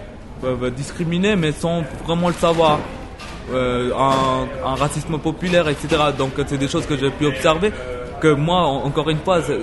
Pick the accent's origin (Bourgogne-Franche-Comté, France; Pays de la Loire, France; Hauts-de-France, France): Bourgogne-Franche-Comté, France; Autun; moi j'ai grandi à Autun, je le voyais assez souvent quand j'étais enfant.